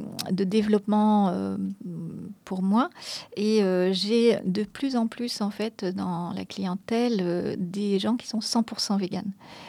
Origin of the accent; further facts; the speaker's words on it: Lorient, Brittany, France; born there; Alors, je suis bretonne parce que je suis née à Lorient.